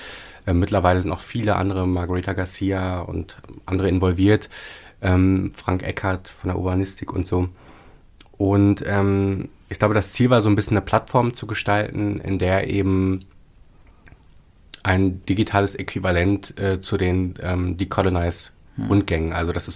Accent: Paderborn, North Rhine-Westphalia, Germany; so 8 Jahre lang in Paderborn, in meiner Heimatstadt, eine Lesebühne.

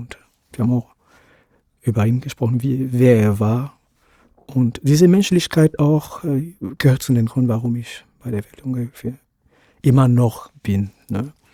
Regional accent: Lomé, Maritime, Togo; In Lomé, in Togo, bin ich dort geboren.

